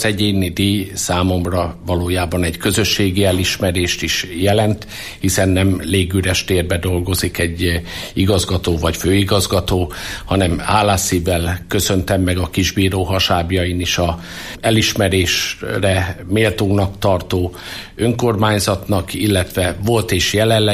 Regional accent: Karcag, Jász-Nagykun-Szolnok, Hungary; also born or lived in Tószeg; now in Kisújszállás, Hungary; Bár Szolnokon születtem 1969-ben, és Tószegre a anyai nagyszülői házhoz kerültem a kórházból, de 1970-től, tehát a gyermekkoromat, eszmélésemet Karcagon töltöttem 1992-ig. Ott jártam Áthos iskolába, gimnáziumba, és 1992-ben a párkapcsolat hozott át Kisújszállásra

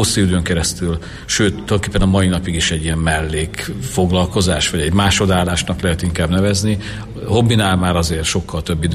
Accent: Kecskemét, Bács-Kiskun, Hungary; Én kecskeméti vagyok

